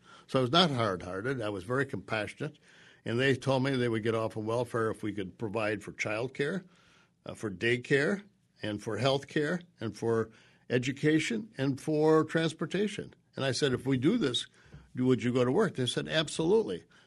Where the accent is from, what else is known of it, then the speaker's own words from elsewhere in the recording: Elroy, Wisconsin, United States; Well, I don't think I was hard-hearted at all. I grew up in Elroy.